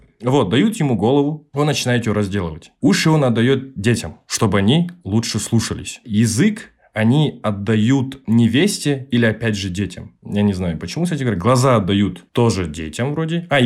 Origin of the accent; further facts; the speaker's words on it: Kazakhstan; Ну, я казах, вы же тоже казахи.